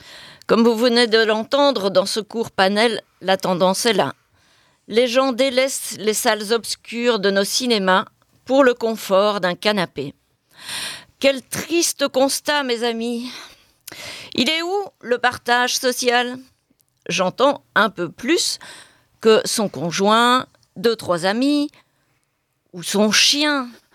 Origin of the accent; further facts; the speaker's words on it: Belgium; Et ce n'est pas le cas chez nous en Belgique, dans nos cinémas.